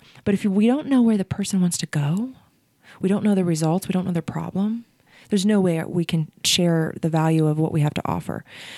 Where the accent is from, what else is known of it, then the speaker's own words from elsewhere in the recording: Ohio, United States; I'll say I'm from Ohio and my biological father's from New York City. So I have a lot of New York energy.